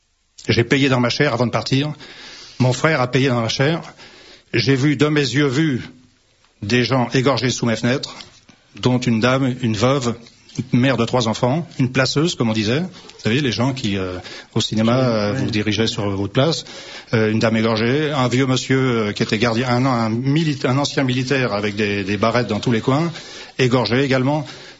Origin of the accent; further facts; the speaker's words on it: Saint-Denis, Île-de-France, France; born there; Je suis né à Saint-Denis, à la limite d'Aubervilliers, en janvier 40.